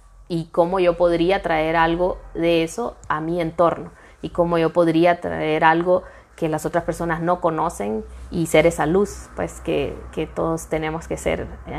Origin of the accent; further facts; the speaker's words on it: Honduras; born there; yo pude haber nacido en cualquier parte del mundo, pero si nací en Honduras